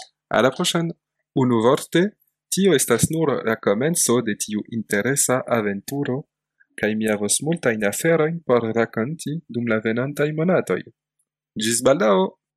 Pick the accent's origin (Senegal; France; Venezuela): France; on vient tous les deux de France, donc il nous arrive de parler français entre nous.